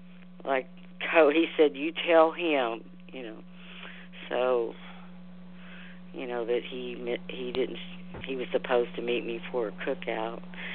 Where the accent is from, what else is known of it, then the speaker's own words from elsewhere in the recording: Texas, United States; But once I left and moved back to my home state of Texas